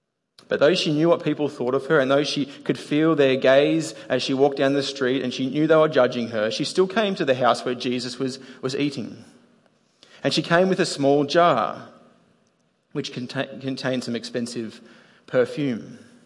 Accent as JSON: {"language": "English", "country": "Australia", "said": "Australians are not real good at public displays of affection, or PDAs, as they're called."}